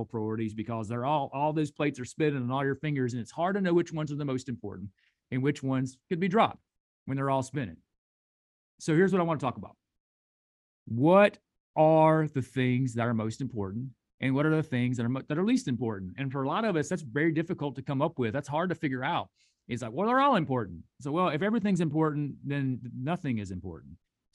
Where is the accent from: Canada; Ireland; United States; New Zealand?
United States; the South; I've only been here my whole life, so I can only speak to growing up in the South and being an American and being in this culture